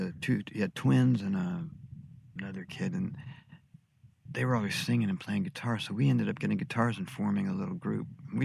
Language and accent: English; California, United States; also born or lived in Texas; We moved from Texas, went to California, spent most of my life in California, back in Texas for my sort of late adolescence and early teen.